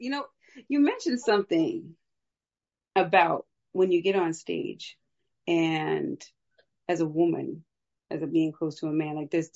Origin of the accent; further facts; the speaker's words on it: New York, United States; I'm from New York, we don't have quakes.